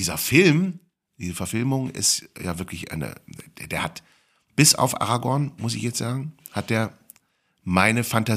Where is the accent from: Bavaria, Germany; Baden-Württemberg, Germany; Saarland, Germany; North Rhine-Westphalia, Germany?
North Rhine-Westphalia, Germany; Cologne; Meine Kölner Sozialisation hat damit zu tun, dass man als Kölner ein arrogantes Arschloch ist